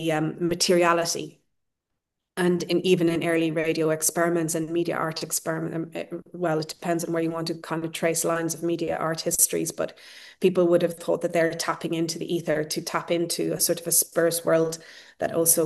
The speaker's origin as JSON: {"language": "English", "country": "Ireland", "tie": "born or raised there", "said": "I had been also returning to the village that I grew up in Ireland"}